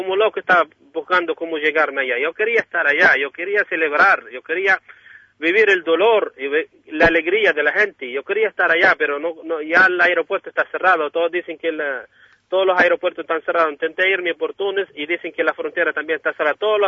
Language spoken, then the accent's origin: Spanish; Granada, Andalusia, Spain; yo soy de Granada, acabo de llegar a Madrid